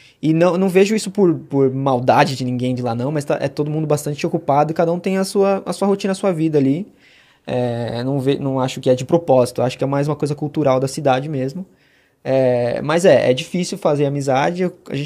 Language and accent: Portuguese; Brazil; É que a gente é brasileiro, é diferente, né?